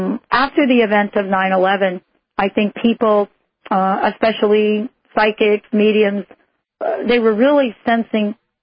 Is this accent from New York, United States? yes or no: yes; New York, United States; I'm a New Yorker myself.